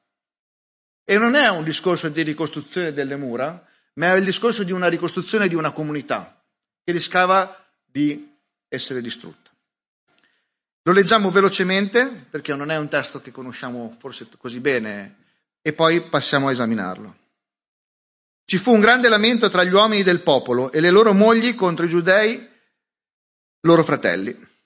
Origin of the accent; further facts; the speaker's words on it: Liguria, Italy; io sono ligure, sono anche un po' taccagno